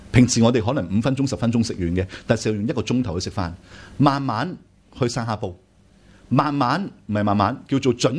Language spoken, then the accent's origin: Cantonese; Hong Kong; 我们香港人很多时候呢